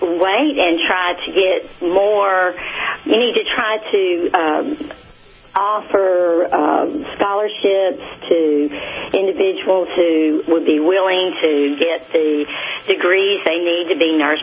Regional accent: Georgia, United States; my family is from England. Although I'm from South Georgia, most of my family is in England.

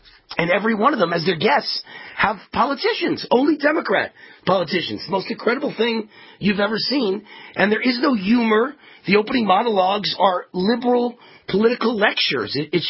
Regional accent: Las Vegas, Nevada, United States; He's from Vegas. I'm from Vegas.

